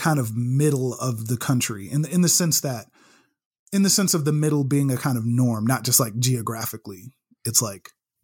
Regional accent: Chicago, Illinois, United States; Cause like I grew up in Chicago in like very Black neighborhoods

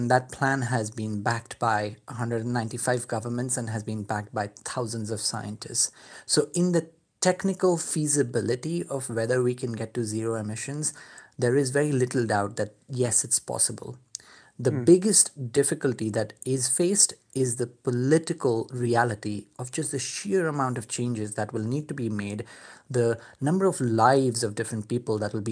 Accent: India; So I grew up in India

